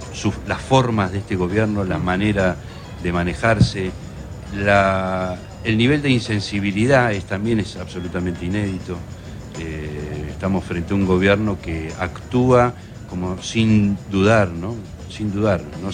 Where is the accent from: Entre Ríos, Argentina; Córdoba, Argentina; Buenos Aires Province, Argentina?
Buenos Aires Province, Argentina; José Mármol; Sí, soy de acá, soy de Almirante Brown, soy bonaerense, soy de José Mármol.